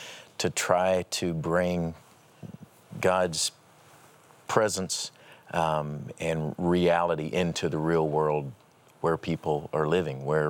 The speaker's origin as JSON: {"language": "English", "town": "Paducah", "region": "Kentucky", "country": "United States", "tie": "born or raised there", "said": "I tell the story about growing up in Paducah, Kentucky, in a family that didn't really, you know, we grew up in the buckle of the Bible Belt"}